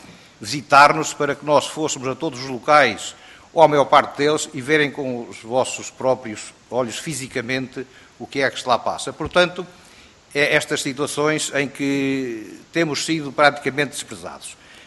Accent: Portugal; nós somos portugueses

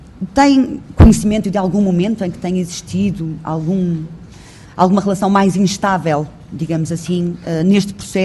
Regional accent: Porto, Norte, Portugal; eu que sou da cidade de Porto

